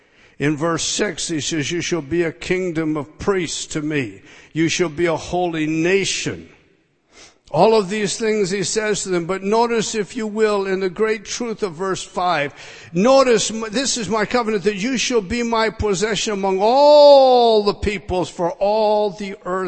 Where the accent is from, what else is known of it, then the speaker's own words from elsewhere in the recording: United States; I'm a Scottish American. I'm just an American, my friend.